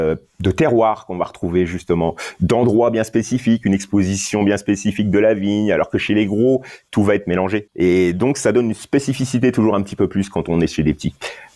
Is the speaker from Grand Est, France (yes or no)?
yes; Grand Est, France; Je suis issu de la Champagne